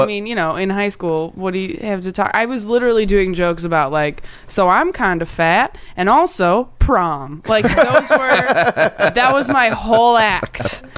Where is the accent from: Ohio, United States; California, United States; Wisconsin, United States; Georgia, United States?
California, United States; No, I grew up in California. Everybody always says that.